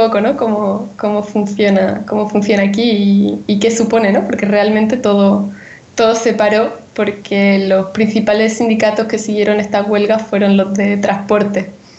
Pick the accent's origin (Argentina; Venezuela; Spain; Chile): Spain; Granada, Andalusia; now in Paris, France; yo vengo de Granada y siempre había estado viviendo en Granada, a llegar aquí a París